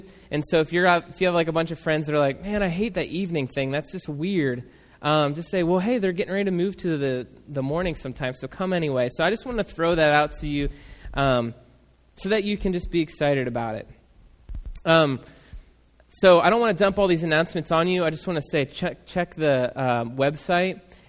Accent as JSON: {"language": "English", "town": "Newark", "country": "United States", "tie": "born or raised there", "said": "we grew up in Newark, so it's a little redneck town, you know? There's a lot of racism that goes on there."}